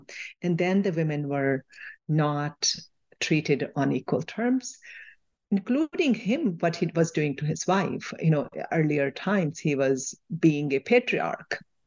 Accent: India; When I was growing up in India

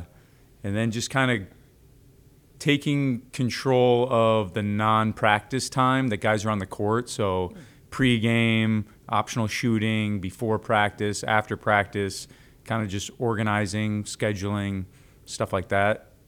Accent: Royal Oak, Michigan, United States; So just had a pretty storybook childhood growing up in Royal Oak, playing outside, you know, playing hockey in the street

